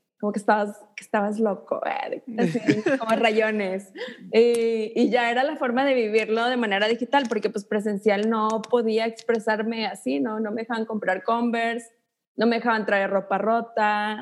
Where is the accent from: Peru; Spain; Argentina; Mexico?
Mexico; Digo, como mexicanos era lo que estaba a nuestro acceso más.